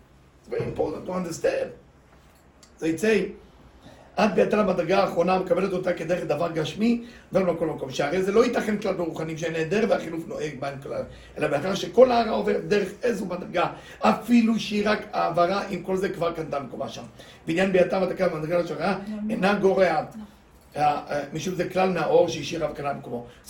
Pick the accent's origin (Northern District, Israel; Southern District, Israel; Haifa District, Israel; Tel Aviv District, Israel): Tel Aviv District, Israel; Bnei Brak; Then from Jerusalem, moved to where I grew up in Bnei Brak, to another city.